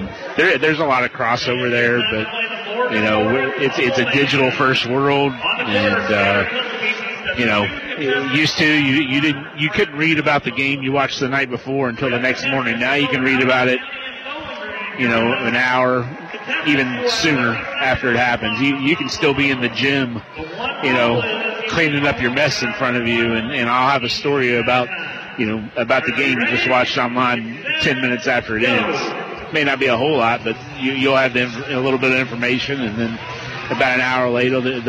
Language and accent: English; Bowling Green, Kentucky, United States; when I was growing up in Bowling Green, going to Bowling Green High School